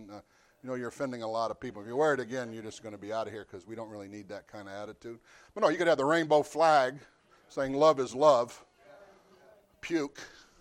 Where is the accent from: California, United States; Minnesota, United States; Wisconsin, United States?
California, United States; born there; now in Rhode Island, United States; I am in Rhode Island. Now, I didn't even know what Rhode Island was. I was born in California. And I didn't see grass till I was like 20.